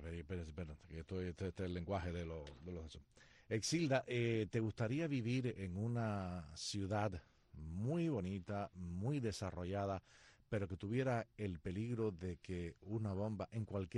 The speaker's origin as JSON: {"language": "Spanish", "country": "Cuba", "moved": "yes", "said": "Yo no me fui de Cuba, yo me largué de Cuba. Vaya, por Dios. Y ahora quieren que yo vaya a poner mi dinero allí."}